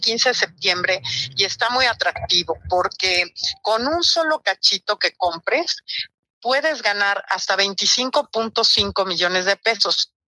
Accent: Mexico; enviar un poquito de nuestro amor como mexicanos a nuestros paisanos

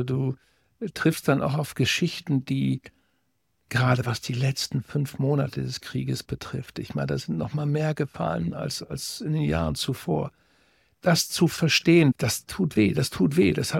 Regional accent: Twistringen, Lower Saxony, Germany; Auch in meinem Heimatort Twistring gibt es ein paar Typen, die da ganz verdiente Arbeit geleistet haben.

